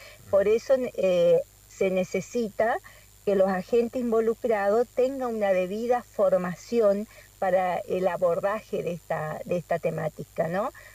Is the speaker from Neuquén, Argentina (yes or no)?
no; San José de Feliciano, Entre Ríos, Argentina; También en mi ciudad, yo soy de San José Feliciano